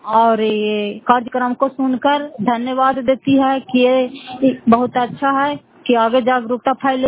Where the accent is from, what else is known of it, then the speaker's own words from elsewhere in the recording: Fatehpur, Bihar, India; घर फतेहपुर, पंचायत मकौता, जिला नालंदा, कराकसरा ब्लॉक की निवासी हूँ।